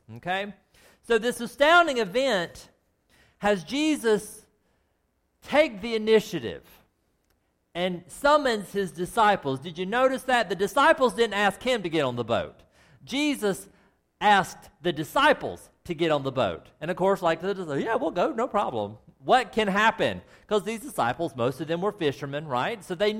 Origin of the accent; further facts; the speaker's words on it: the South, United States; I want to tell you that when I was a little kid, as you know, I grew up in the South.